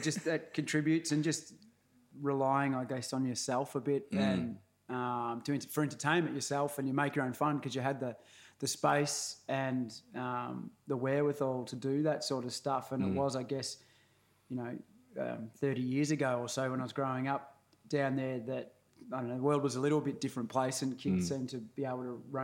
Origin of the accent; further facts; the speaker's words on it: Ocean Grove, Victoria, Australia; I grew up in Ocean Grove on the coast past Geelong and then on a farm from when I was 12, about 12 minutes inland from Torquay.